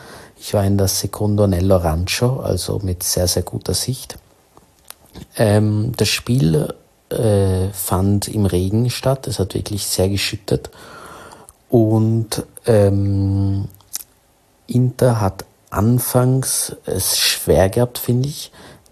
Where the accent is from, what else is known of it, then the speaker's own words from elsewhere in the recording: Austria; da ich als Österreicher großer Arnautović-Fan bin